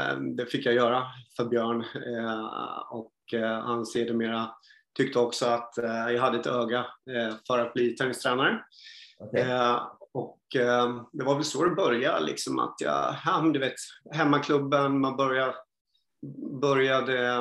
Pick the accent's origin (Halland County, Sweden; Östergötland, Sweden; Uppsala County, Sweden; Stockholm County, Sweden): Östergötland, Sweden; Norrköping; Jag är född och uppvuxen i Norrköping. Och det var väl där det började.